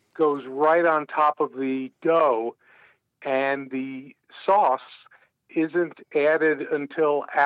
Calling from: Albany, New York, United States; I'm calling from Albany, New York.

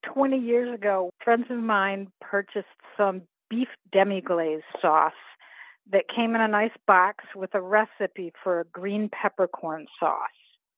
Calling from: Jamaica Plain, Massachusetts, United States; Jamaica Plain, Massachusetts.

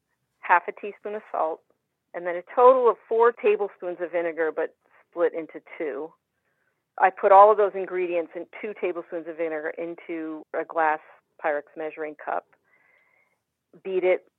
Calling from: Underhill Center, Vermont, United States; Underhill Center, Vermont.

